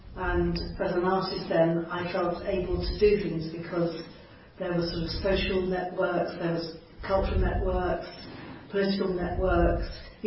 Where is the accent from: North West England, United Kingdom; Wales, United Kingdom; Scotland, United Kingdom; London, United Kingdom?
London, United Kingdom; I was born in Middlesex Hospital, actually, in central London. Grew up in West London.